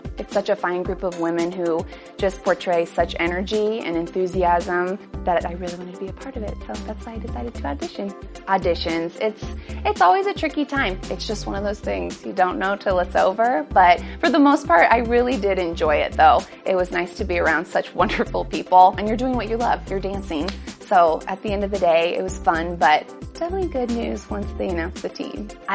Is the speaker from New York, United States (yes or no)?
no; Prairie Village, Kansas, United States; I'm from Prairie Village, Kansas